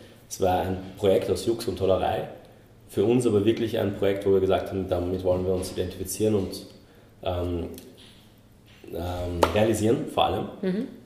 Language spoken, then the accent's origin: German; Vienna, Austria; ich bin 25 Jahre alt, bin aus Wien, in Wien geboren